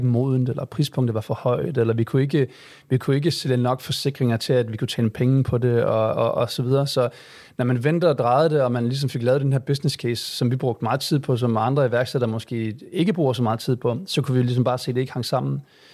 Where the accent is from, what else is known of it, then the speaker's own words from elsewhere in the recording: Odense, Region of Southern Denmark, Denmark; Man kan måske høre på min dialekt, at jeg ikke er fra København, men man kommer fra Odense, så vi kender hinanden fra Odense.